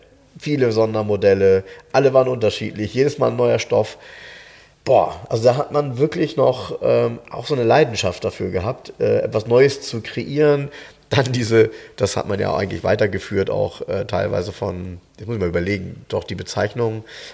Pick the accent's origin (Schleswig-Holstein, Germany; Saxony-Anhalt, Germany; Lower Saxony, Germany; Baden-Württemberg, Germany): Lower Saxony, Germany; Soltau; ich weiß noch genau, wer das bei uns in Soltau hatte.